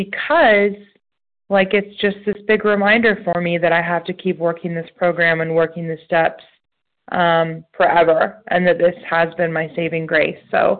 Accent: Reading, Pennsylvania, United States; I'm a compulsive overeater from Reading, Pennsylvania.

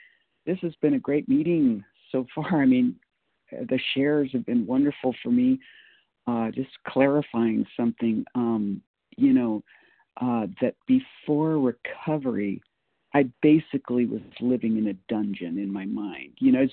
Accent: California, United States; now in Boise, United States; I pray every day for the people in my home state of California.

